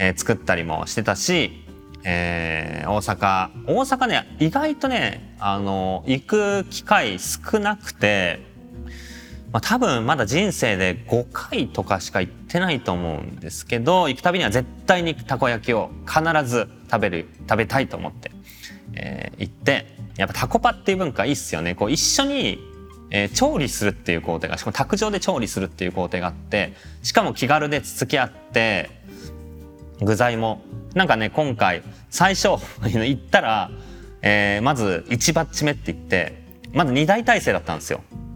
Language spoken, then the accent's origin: Japanese; Tokyo, Japan; 僕ね、まあ、東京生まれ東京育ちでなんですけど